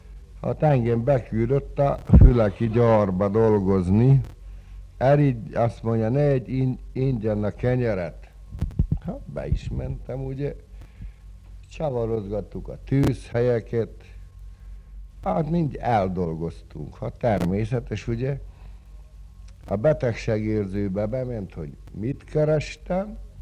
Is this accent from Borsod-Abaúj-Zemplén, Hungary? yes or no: no; Salgótarján, Nógrád, Hungary; Engem elvittek Salgótarjánba. A nagyapámnál nevelkedtem valamegyik.